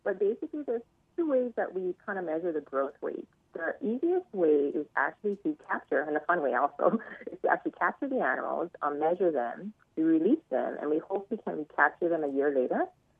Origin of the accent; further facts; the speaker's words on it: Hawaii, United States; But also being born and raised in Oahu, I've always been fascinated by seeing the sea turtles swimming in the ocean.